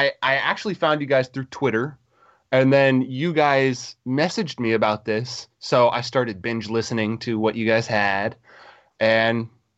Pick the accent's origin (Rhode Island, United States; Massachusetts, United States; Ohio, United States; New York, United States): Massachusetts, United States; born there; I have. I was born in Massachusetts. I know, right?